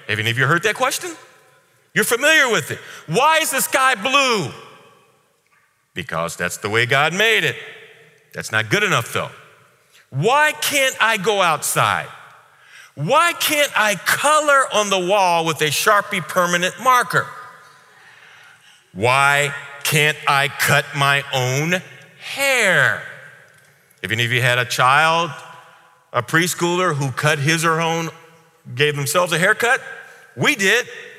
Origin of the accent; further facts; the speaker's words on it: Missouri, United States; That's why my home state, Missouri, goes by the motto, show me. I'm a good Missourian because by nature, I'm a cynic.